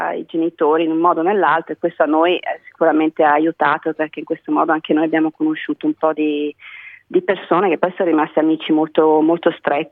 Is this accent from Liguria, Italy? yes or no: no; Milan, Lombardy, Italy; moved away as an adult; Noi veniamo da Milano